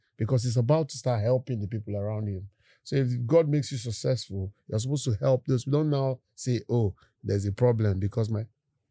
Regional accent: Abuja, Federal Capital Territory, Nigeria; now in Lagos, Nigeria; I was born in Abuja. I grew up in Abuja. I schooled in University of Jos, and after my university, I stayed in Abuja for a year or two. Then I moved to Lagos

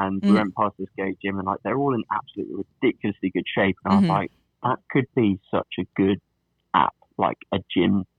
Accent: England, United Kingdom; now in New York, United States; I'm from England

